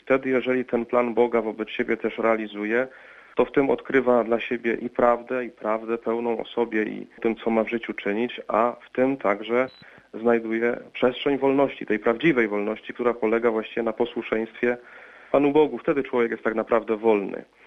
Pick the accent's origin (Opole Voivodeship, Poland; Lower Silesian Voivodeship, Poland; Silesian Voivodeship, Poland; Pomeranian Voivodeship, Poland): Opole Voivodeship, Poland; Wysoka; Jestem kapłanem diecezji opolskiej, pochodzę ze śląskiej ziemi, z takiej małej miejscowości Wysoka, koło Olesna.